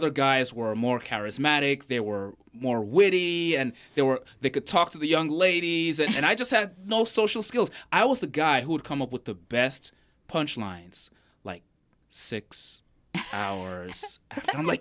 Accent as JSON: {"language": "English", "country": "Nigeria", "tie": "born or raised there", "lives_now": "Raleigh, United States", "said": "I'm originally from Nigeria. No, I didn't come from Nigeria. Today, my commute was a little shorter. I live in Raleigh here with the Holdernesses. And like most Raleigh natives, I'm a big fan. But I did grow up in Nigeria."}